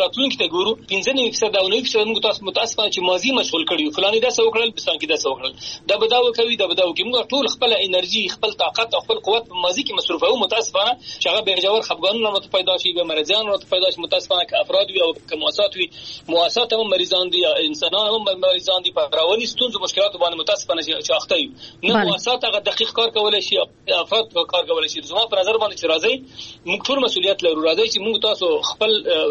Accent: Afghanistan

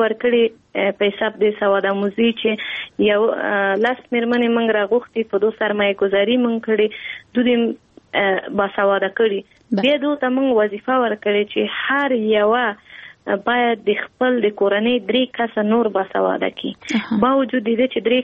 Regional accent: Kabul, Afghanistan; دی کابل پانتون نفارغه یم. فقط فیلن لسانسیم او پا کابل که زیگیده لیم، پا کابل که لویسویم، پا کابل که مو تحصیلات مخکې وړي.

